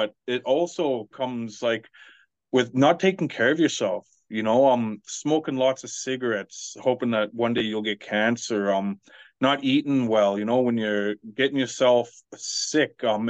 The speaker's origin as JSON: {"language": "English", "town": "Whitehorse", "region": "Yukon", "country": "Canada", "tie": "born or raised there", "also_born_or_lived": "Watson Lake", "said": "Originally I was born in Watson Lake in the Yukon, but I was raised in Whitehorse."}